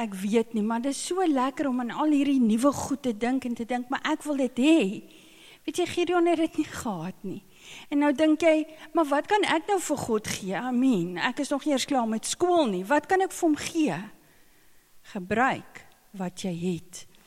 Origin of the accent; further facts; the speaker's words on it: Free State, South Africa; ek het daar in die Mielielande groot geword, so ek het in die Vrystaat groot geword, ons praat nie baie Engels daar nie.